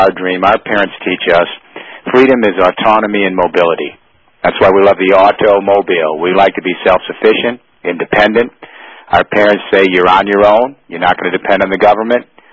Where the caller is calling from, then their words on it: Paris, Île-de-France, France; In Europe, I'm in Paris. I'm calling you from Paris right now.